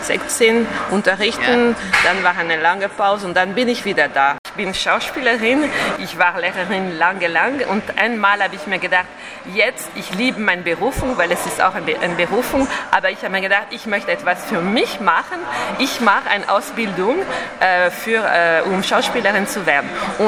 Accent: southern France, France; German is a second language; now in Germany; Was sehr schön ist bei uns in Südfrankreich, sagt man le petit coin.

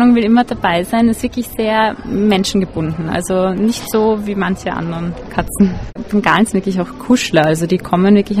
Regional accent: Klosterneuburg, Lower Austria, Austria; Nein, wir sind aus Klosterneuburg.

